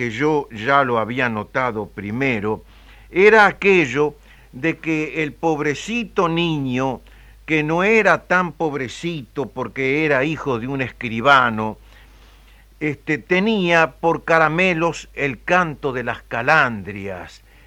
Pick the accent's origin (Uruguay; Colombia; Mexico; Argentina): Uruguay; Sarandí del Yí, Durazno; also born or lived in Montevideo; En realidad, yo nací en Montevideo, pero pasó mi primera infancia en Sarandí del Yí